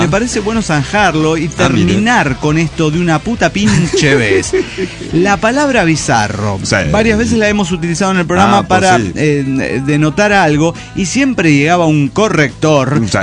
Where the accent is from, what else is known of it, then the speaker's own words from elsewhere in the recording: New Jersey, United States; de New Jersey.